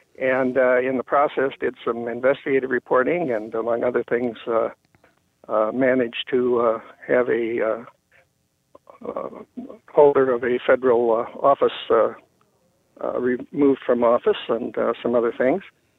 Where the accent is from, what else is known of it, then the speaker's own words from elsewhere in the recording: Platte, South Dakota, United States; moved away as an adult; also born or lived in Indiana; Well, my background is that I grew up in Platte, South Dakota, and graduated from the University of South Dakota with a degree in communications.